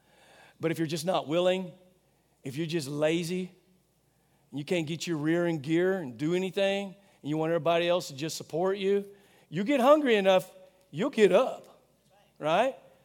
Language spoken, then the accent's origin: English; Rosebud, Arkansas, United States; growing up in Hamley and Donna's house, on the dairy farm, outside of Rosebud, Arkansas, actually closer to Turnip than Rosebud